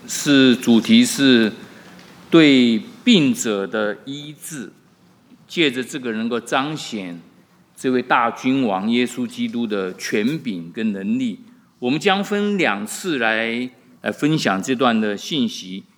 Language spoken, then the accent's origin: Chinese; China; 然后呢，我们中国人有的时候批评很凶猛的女人叫母老虎哦。